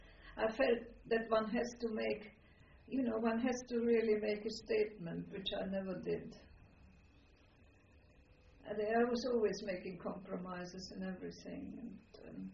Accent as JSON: {"language": "English", "country": "Czechia", "moved": "yes", "said": "I don't feel at home in Czechoslovakia. I mean, I went back to my hometown, which is of a grey colour"}